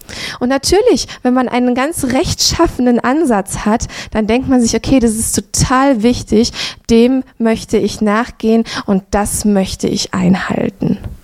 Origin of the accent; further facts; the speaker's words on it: Southern Germany, Germany; Ich bin im Süden Deutschlands aufgewachsen